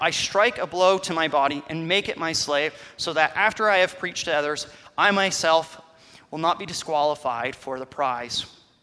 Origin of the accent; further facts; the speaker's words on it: Canada; the fact that I know who Wayne Gretzky is just by being a Canadian speaks to the quality of his skill